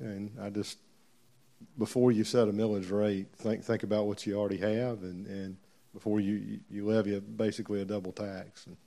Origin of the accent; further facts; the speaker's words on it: Fairburn, Georgia, United States; I grew up in Fairburn, was born on Elder Street.